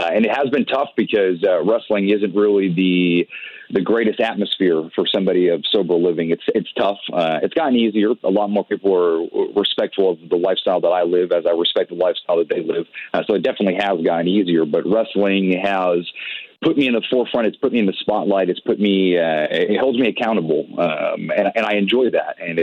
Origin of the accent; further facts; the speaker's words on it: Providence, Rhode Island, United States; I'm from Providence, Rhode Island.